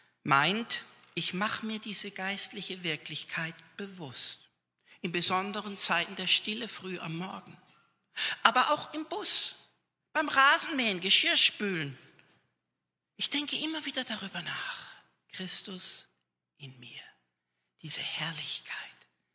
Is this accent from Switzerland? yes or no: yes; Switzerland; Ich bin Kontrollfreak, ich bin Schweizer.